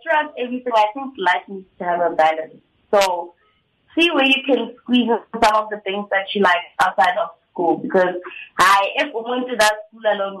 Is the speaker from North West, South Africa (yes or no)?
yes; Rustenburg, North West, South Africa; And I'm from Rustenburg, but I school in Pretoria, by the University of Pretoria. And I'm a second year student